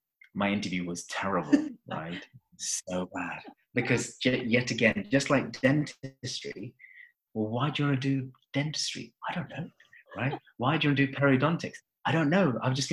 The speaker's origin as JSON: {"language": "English", "region": "London", "country": "United Kingdom", "said": "So I mean, I'm from London"}